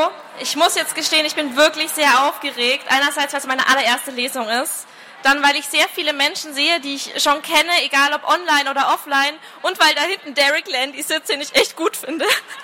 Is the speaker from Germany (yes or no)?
yes; Bavaria, Germany; Ich komme nämlich aus Franken und harte Laute bereiten uns wirklich Schwierigkeiten.